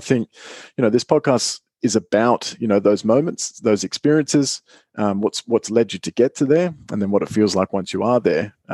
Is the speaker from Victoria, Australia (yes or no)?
no; Canberra, Australian Capital Territory, Australia; Grew up in Canberra. That's, you know, you and I both grew up there together, and we actually used to play together.